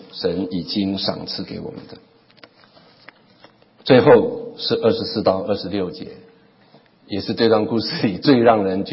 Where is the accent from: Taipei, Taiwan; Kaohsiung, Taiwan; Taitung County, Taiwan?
Taitung County, Taiwan; 我是台东的根差人啊，我是台东穷乡僻壤的乡巴佬。